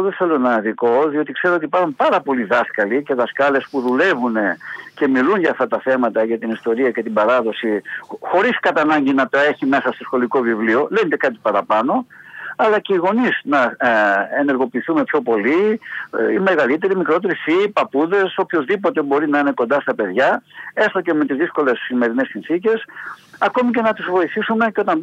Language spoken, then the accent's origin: Greek; Macedonia, Greece; γιατί εγώ είμαι Μακεδόνας